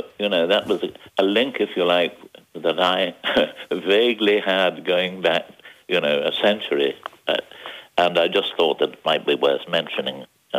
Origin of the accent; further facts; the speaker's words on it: Ireland; once he heard I came from Ireland, he started to talk about Irish politics